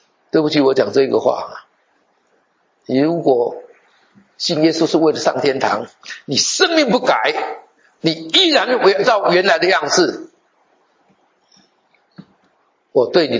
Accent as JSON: {"language": "Chinese", "country": "China", "said": "其实美国人跟我们中国人比起来，中国人聪明多了。"}